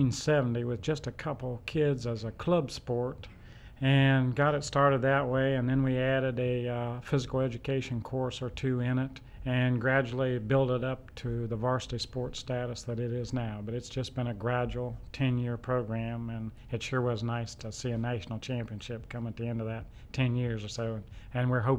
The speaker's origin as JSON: {"language": "English", "region": "Midwest", "country": "United States", "said": "I think being a Midwesterner originally, Ron, I'd always chased pheasants a lot and had a great time in the field."}